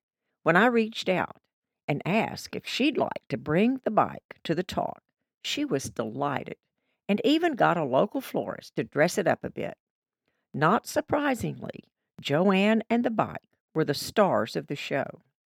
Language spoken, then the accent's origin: English; Memphis, Tennessee, United States; invited to speak to the Memphis Garden Club at the Dixon Gallery and Gardens, one of the crown jewels of my hometown.